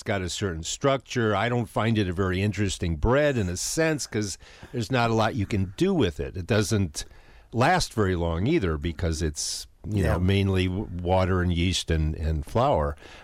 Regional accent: Milwaukee, Wisconsin, United States; So I grew up in Milwaukee with, you know, with Polish background, but there's a big German community there too

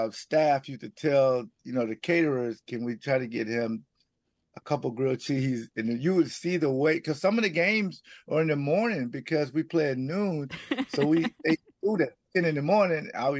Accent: Jacksonville, Florida, United States; it was very cold because I'm from Jacksonville, Florida.

